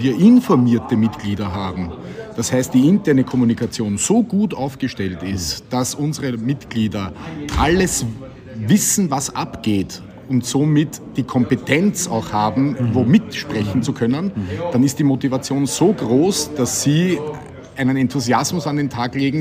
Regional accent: Austria; Wir merken es schon bei der Feuerwehrjugend, wie es bei uns in Österreich heißt. Jugendfeuerwehr heißt es ja bei euch in Deutschland.

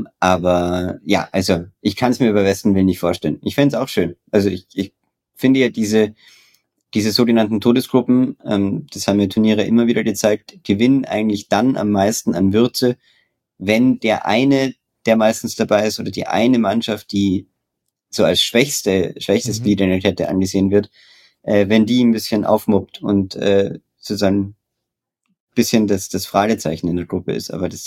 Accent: Austria

